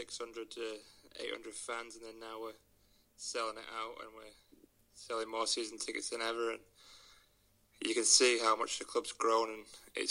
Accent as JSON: {"language": "English", "country": "United Kingdom", "said": "obviously being British"}